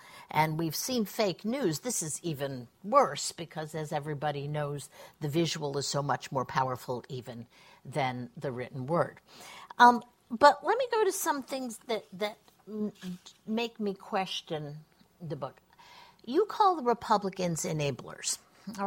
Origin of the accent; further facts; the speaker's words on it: United States; as an American who grew up in America, I actually believe that.